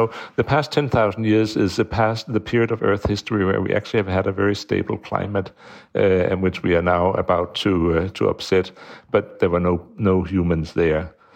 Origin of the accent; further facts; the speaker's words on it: Greenland; now in Copenhagen, Denmark; I am I work at the University of Copenhagen, and I come originally from Greenland.